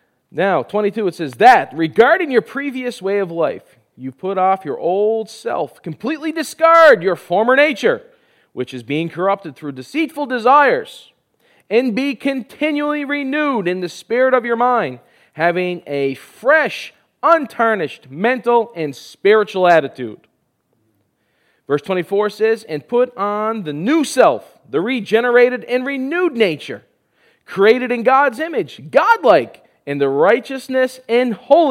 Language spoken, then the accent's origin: English; Newfoundland and Labrador, Canada; now in Thunder Bay, Canada; I'm married to Kendra. I have three children, one on the way. Live here in Thunder Bay. I'm originally from Newfoundland.